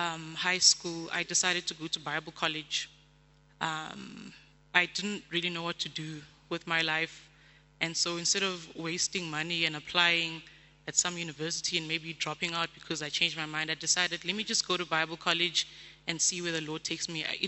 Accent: Hillbrow, Gauteng, South Africa; I grew up in Hillbrow in the city, and I guess I'm tough today because of having grown up there

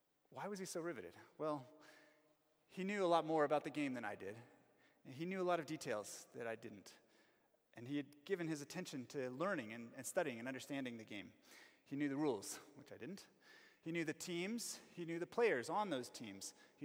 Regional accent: United States; now in South Africa; and that was 15 years ago here in Johannesburg. I went with some South African friends, and to me, as an American and not knowing anything about cricket

